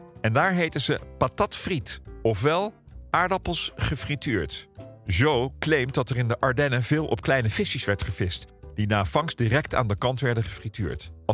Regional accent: Oudekerk, Netherlands; born there; Mijn oudste herinnering aan patat gaat terug naar de snackbar in mijn geboortedorp Oudekerk, die heel toepasselijk Jan Patat heette.

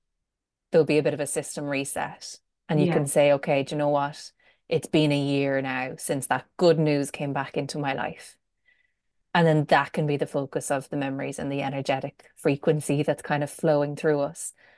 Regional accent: Ireland; I think as Irish women, we're pretty good at it.

